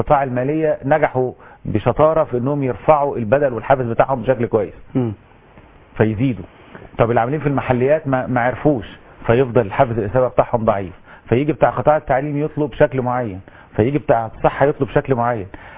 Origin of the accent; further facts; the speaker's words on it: Egypt; عندنا في مصر الحالة العكس، الأساسي هو 20% و80% من الأجر مربوط بالمتغير